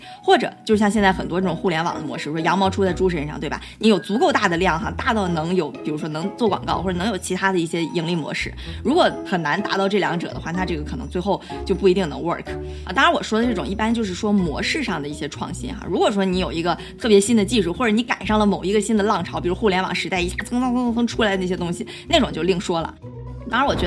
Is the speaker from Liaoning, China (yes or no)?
yes; Dalian, Liaoning, China; 我自己是在国内长大的，大连土生土长，然后呢09年开始上本科